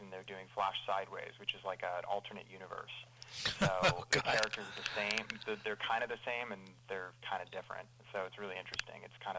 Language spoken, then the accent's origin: English; Colorado, United States; also born or lived in New Jersey; Well, I was born in New Jersey and moved around a lot when I was a kid. I did most of my growing up in Colorado, and in high school there, that's when I did my first play.